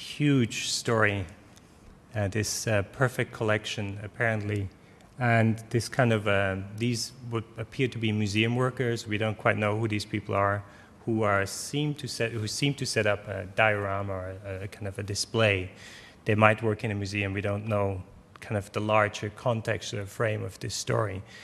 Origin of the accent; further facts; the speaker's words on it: Switzerland; I was coming from Switzerland over. I stayed a year in Montreal.